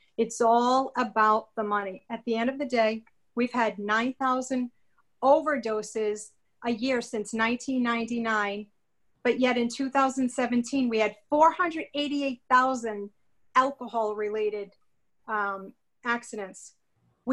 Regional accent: Rhode Island, United States; we are filing a class action lawsuit against large chain pharmacies in my home state of Rhode Island.

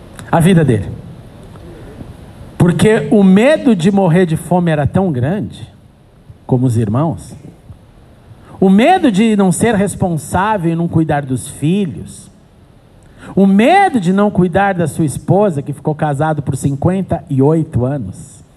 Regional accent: São Paulo, Brazil; Eu falei, não, eu sou de São Paulo.

